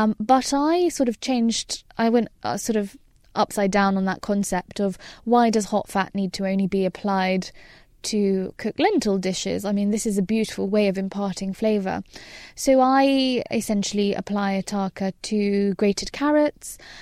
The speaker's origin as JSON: {"language": "English", "country": "United Kingdom", "said": "And you see, I'm British."}